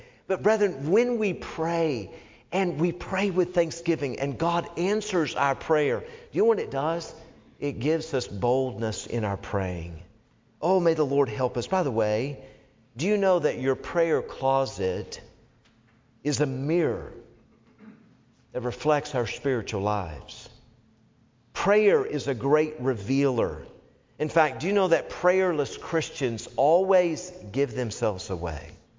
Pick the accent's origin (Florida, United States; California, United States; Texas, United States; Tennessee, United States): Tennessee, United States; I'm from Tennessee, you know? I'm used to coon hunting or, you know, whatever, cat hunting or whatever.